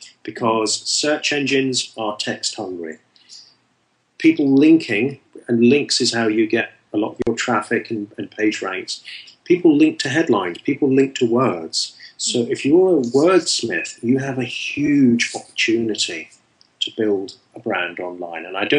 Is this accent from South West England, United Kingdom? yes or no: yes; South West England, United Kingdom; It's in my hometown of Bartsville in the southwest of England.